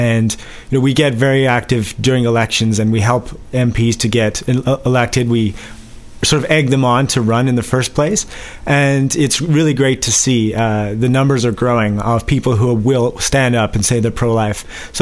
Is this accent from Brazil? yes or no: no; South Africa; now in Canada; I'm originally from South Africa